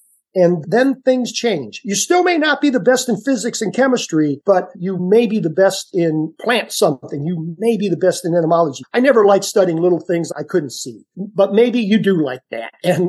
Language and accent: English; Ohio, United States; I grew up in Ohio, so I went to Kent State University, which had a really great master's program.